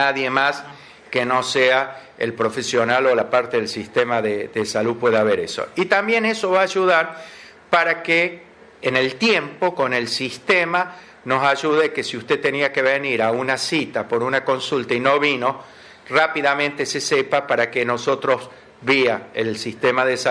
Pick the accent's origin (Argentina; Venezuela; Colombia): Argentina; Lamentablemente somos argentinos y las cosas no es soplar.